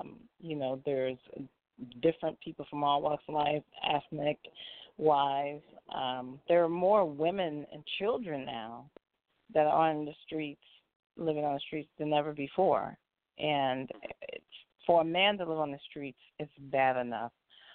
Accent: Chicago, Illinois, United States; now in Los Angeles, United States; I'm not originally from here. I'm from Chicago. And so coming from a big city and then coming to Los Angeles

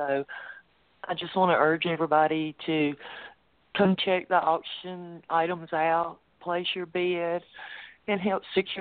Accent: Mississippi, United States; now in Colorado, United States; I'm from Mississippi, and I had gotten really bad sick, and the doctors there had told me there was nothing else they could do.

